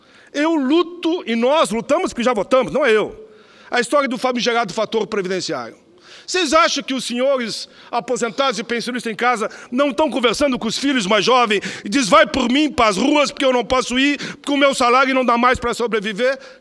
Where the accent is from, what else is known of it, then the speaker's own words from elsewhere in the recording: Canoas, Rio Grande do Sul, Brazil; Então, quero fazer um apelo na minha cidade, em Canoas